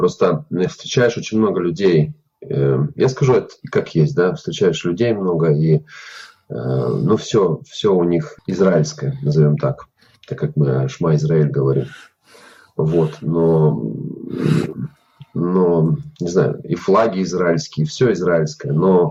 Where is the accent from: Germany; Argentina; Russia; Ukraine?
Germany; Ну, я из Германии, немец